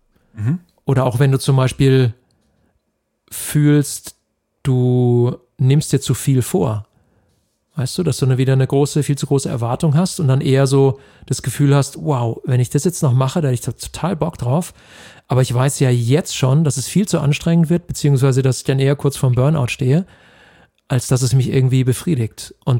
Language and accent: German; Kehl, Baden-Württemberg, Germany; in Kehl, also da, wo ich aufgewachsen bin